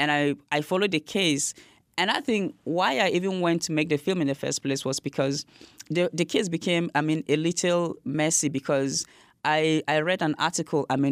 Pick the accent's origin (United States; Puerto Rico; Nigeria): Nigeria; Jos, Plateau; I come from Jos, and Jos is middle part of Nigeria. So it's sort of like a mini Nigeria. It's a multicultural society.